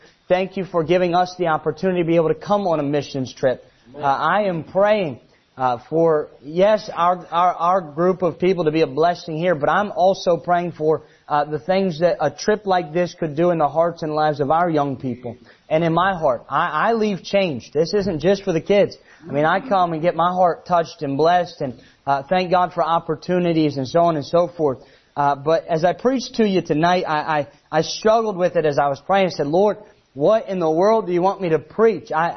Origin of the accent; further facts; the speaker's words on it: Illinois, United States; Now, just so you know, I'm not originally from New Jersey, so I'm nice. And so that's a blessing. I'm from Illinois